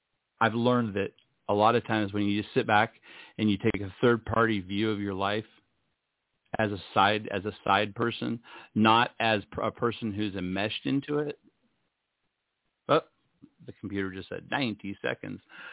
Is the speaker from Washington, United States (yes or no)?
no; Ohio, United States; now in Las Vegas, United States; Las Vegas is a very, very interesting town. I grew up in Ohio.